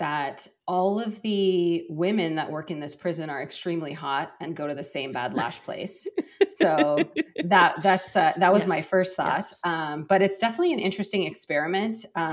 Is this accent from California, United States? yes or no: yes; California, United States; So I am from the San Francisco area and I'm a lawyer.